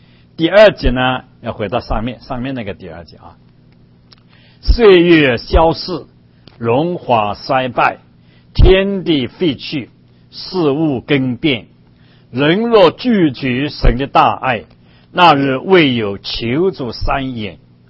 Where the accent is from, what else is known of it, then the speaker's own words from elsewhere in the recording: Zhejiang, China; also born or lived in Shanghai / Taiwan / Canada; now in United States; 我是浙江人，从浙江上海到台湾，到加拿大，到美国。